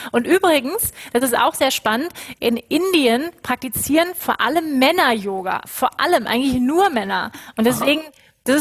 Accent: Hamburg, Germany; born there; aber ich bin in Hamburg geboren. Meine Eltern leben in Hamburg.

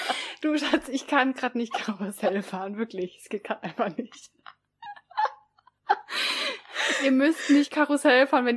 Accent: Berlin, Germany; Und 27 Jahre alt. Wir kommen beide aus Berlin.

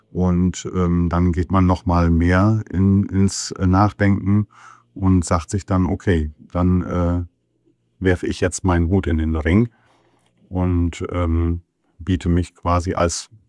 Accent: Ringe, Lower Saxony, Germany; now in Emlichheim, Germany; Ich wohne seit etwas mehr als 10 Jahren mittlerweile in Emlichheim. Gebürtig bin ich aus der Gemeinde Ringe. Bin dort aufgewachsen.

